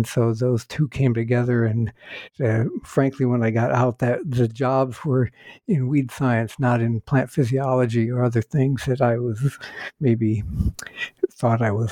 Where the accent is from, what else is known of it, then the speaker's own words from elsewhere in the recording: Ohio, United States; And so I grew up there in Northeast Ohio and had the great opportunity to spend a lot of time hiking in the woods.